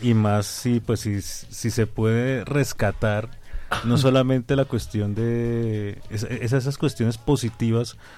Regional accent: Cali, Valle del Cauca, Colombia; yo no soy de aquí, yo soy de Cali. Yo no conocía Soacha.

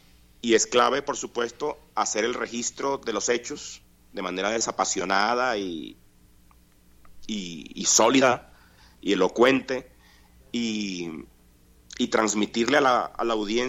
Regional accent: Colombia; also born or lived in Venezuela; Yo mismo soy un colombiano emigrado que vivió en Venezuela y que hace unos años volvió a su país

